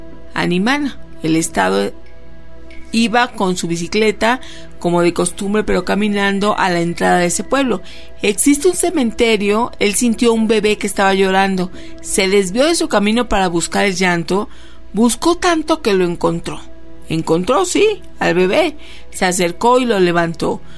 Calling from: Salta, Argentina; De Salta Capital, tengo una historia que contar.

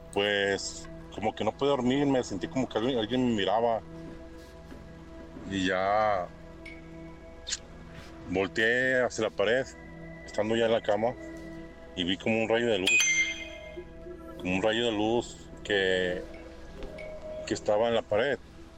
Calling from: Zapopan, Jalisco, Mexico; Pues yo soy de acá de Zapopan, de Jalisco.

